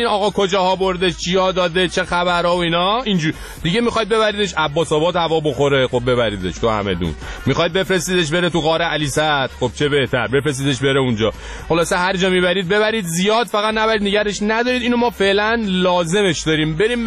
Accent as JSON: {"language": "Persian", "country": "Iran", "said": "ما ایرانیام"}